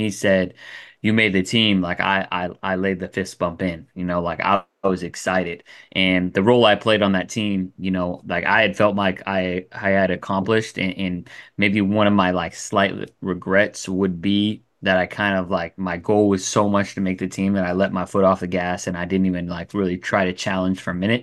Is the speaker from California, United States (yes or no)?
yes; California, United States; So I'm from Humboldt County and went to Arcata High School.